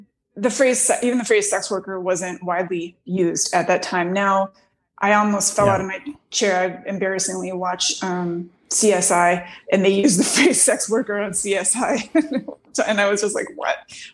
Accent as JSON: {"language": "English", "town": "Detroit", "region": "Michigan", "country": "United States", "tie": "born or raised there", "moved": "as an adult", "lives_now": "Olympia, United States", "said": "I mean, I grew up in Detroit, but moved to Olympia, Washington when I was 19."}